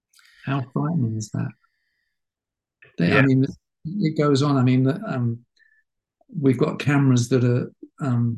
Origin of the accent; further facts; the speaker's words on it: United Kingdom; as a Brit, one of the things that fascinates me about America